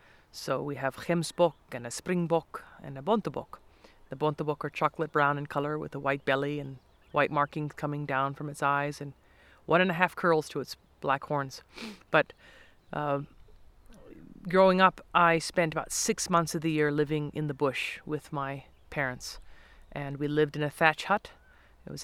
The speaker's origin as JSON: {"language": "English", "country": "South Africa", "tie": "born or raised there", "also_born_or_lived": "Montana, United States", "said": "my childhood was split between the nature reserve in South Africa, growing up in Montana"}